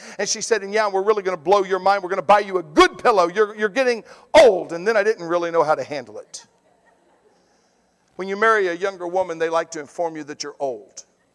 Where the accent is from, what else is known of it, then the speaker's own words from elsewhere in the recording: Georgia, United States; listen, guys, face facts, I'm a southern preacher. I'm from Georgia. Just get with me and let's go.